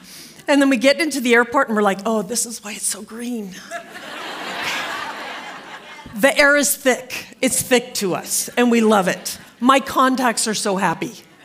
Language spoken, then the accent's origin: English; Moreno Valley, California, United States; I'm from Moreno Valley, California.